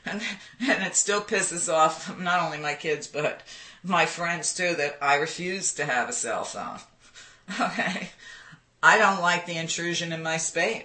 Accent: New York, United States; You know, originally I'm from New York, and I thought about all those projects.

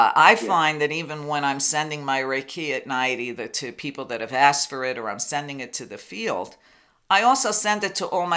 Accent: New York, United States; Being a New Yorker, that's a long-standing joke between New York and New Jersey.

